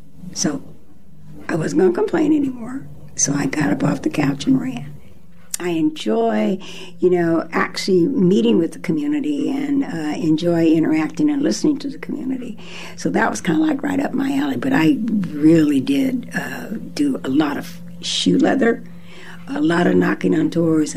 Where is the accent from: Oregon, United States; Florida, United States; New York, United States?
Oregon, United States; Portland; also born or lived in Topeka, Kansas; I was born in Topeka, Kansas. I am the youngest of six children. In other words, my brothers and sisters say I'm the baby. And I grew up in Portland, Oregon, with my parents. We came to Oregon during the shipyards